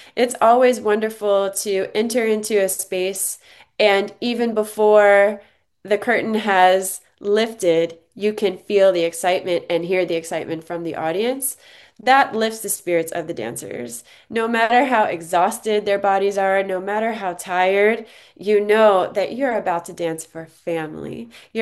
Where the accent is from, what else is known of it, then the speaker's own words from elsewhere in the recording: Maryland, United States; I'm from the Maryland area. We would go to the Kennedy Center every year to see Ailey as young kids.